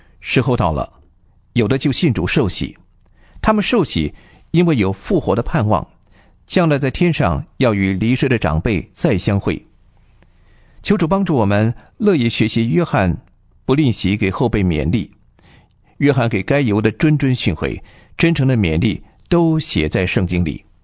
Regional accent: China; 我们中国人一般比较含蓄，不大愿意公开赞赏别人

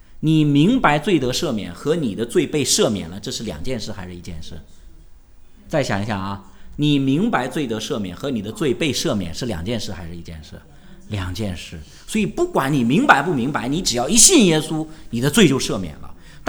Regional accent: China; 他就把我们中国人比喻成为沉睡的人

